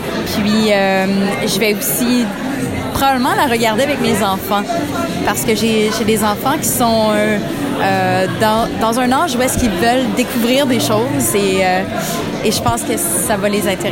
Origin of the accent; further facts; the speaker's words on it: Ottawa, Ontario, Canada; Moi, je viens d'Ottawa, J'ai habité en ville toute ma vie.